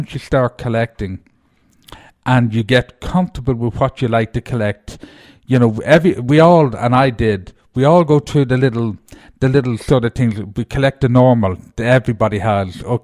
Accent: United States; I'm lucky to be Irish, but I am proud to be an American. And make no mistake about that, I'm an American. I just happen to be Irish in the back of it.

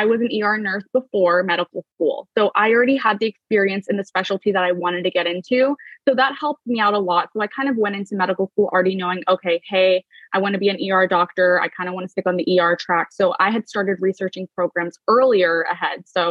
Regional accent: Florida, United States; I am a USIMG from Florida.

